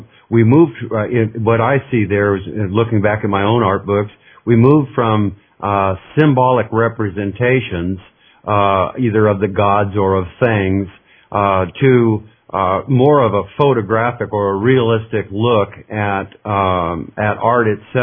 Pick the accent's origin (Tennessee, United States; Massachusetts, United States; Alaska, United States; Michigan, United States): Alaska, United States; different from what I experienced here in rural southwest Missouri and other places that I've lived, even growing up in Alaska.